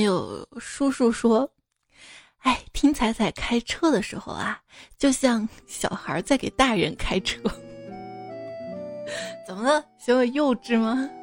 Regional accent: Shaanxi, China; accent: Shaanxi dialect; 用我们陕西话说试火一哈

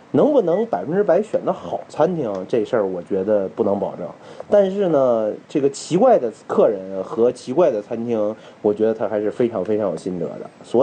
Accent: Beijing, China; 那要我们北京人起，我肯定起成叫三十万的撅尾巴管

